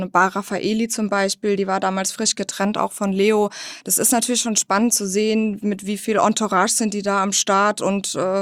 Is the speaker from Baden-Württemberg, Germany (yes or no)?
yes; Mannheim, Baden-Württemberg, Germany; in meiner Heimat in Mannheim